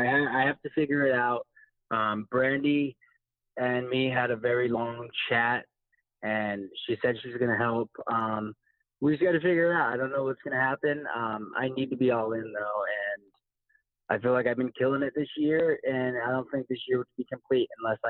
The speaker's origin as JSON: {"language": "English", "region": "Montana", "country": "United States", "tie": "born or raised there", "said": "Growing up in Montana, we didn't have wrestling."}